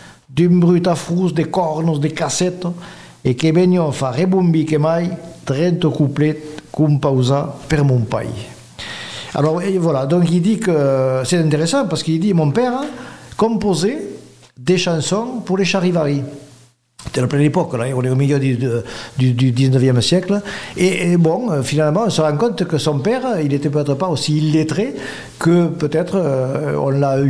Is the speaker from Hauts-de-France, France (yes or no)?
no; Agen, Nouvelle-Aquitaine, France; born there; Je suis né à Agen.